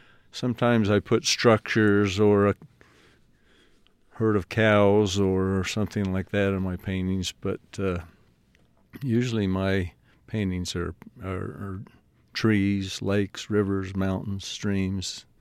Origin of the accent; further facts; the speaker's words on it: Clearfield, Utah, United States; And I grew up in Clearfield, Utah, which mm-hmm. at the time was a very small town.